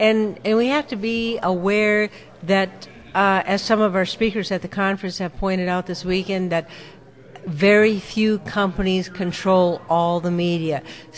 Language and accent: English; North Dakota, United States; born or raised there